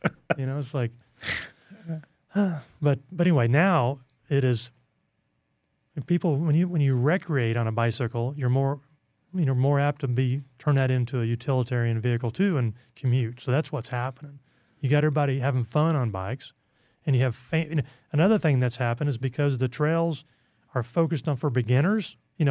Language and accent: English; Bentonville, Arkansas, United States; met a lady from Ontario that didn't even know I was from Bentonville.